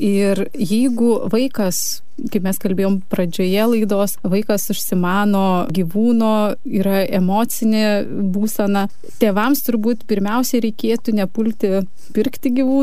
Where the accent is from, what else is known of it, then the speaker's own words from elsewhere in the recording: Kaunas, Kaunas County, Lithuania; Kadangi esame iš Kauno, norime pakviesti visus į mūsų organizuojamą renginį.